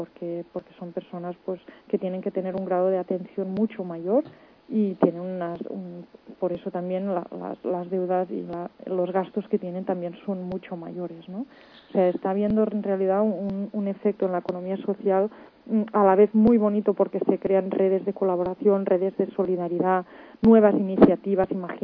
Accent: Catalonia, Spain; Spanish is a second language; Soy muy catalana en ese aspecto, soy fatal hablando castellano, me esfuerzo

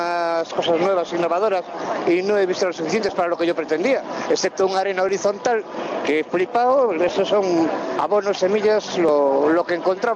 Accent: Vigo, Galicia, Spain; Bueno, Vigo es en Galicia, de la colonia del noroeste.

